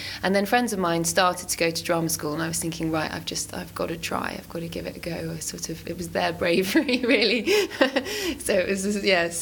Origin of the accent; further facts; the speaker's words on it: Gravesend, South East England, United Kingdom; born there; I was born in Gravesend Hospital, and my brother was too, so we were both born there.